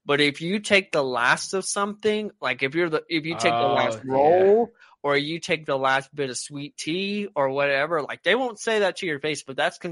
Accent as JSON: {"language": "English", "region": "the South", "country": "United States", "tie": "born or raised there", "said": "I grew up in the South. Micah grew up in the South. I'm moving back to the South, oddly enough."}